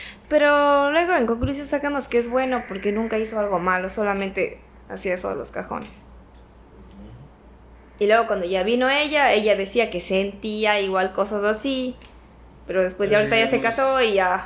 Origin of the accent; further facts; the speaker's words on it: Cuenca, Azuay, Ecuador; Oye, yo vengo de una cultura de Cuenca